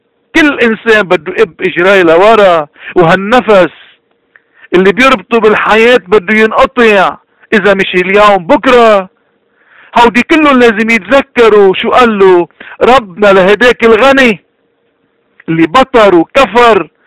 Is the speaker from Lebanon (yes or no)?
yes; Lebanon; نحنا لبنانية واللبناني حامل رسالة